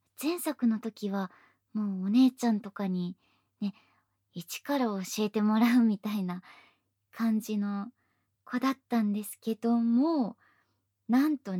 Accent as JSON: {"language": "Japanese", "town": "Beppu", "region": "Oita", "country": "Japan", "said": "私の地元の別府の温泉にも入ってもらいたいなとか、なんとか思ったりしてます。"}